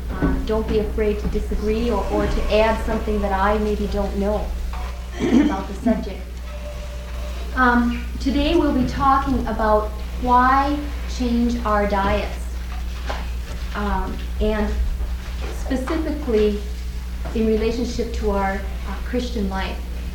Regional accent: Minnesota, United States; I come from Minnesota.

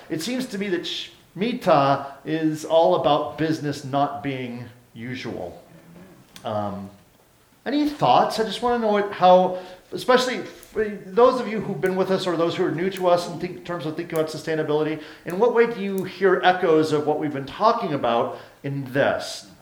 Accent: Eau Claire, Wisconsin, United States; I'm from Eau Claire, Wisconsin.

